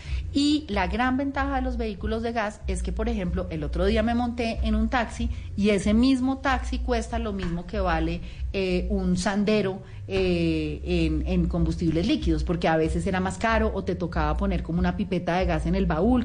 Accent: Colombia; ¿Y qué nos pasa como colombianos? Que nos costaría el doble.

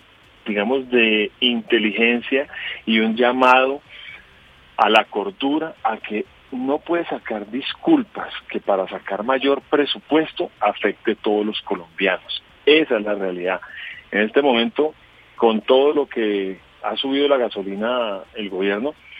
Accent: Colombia; de que somos muchísimos transportadores en el país y que se nos respete el derecho y se nos trate como colombianos.

